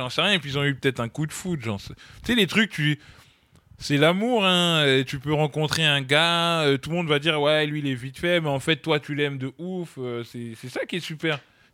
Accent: France; Nous, on est des Français.

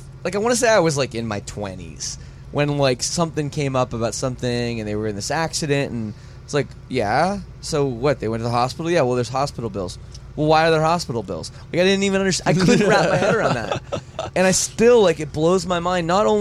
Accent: Canada; We were talking about I'm from Canada, she's from America

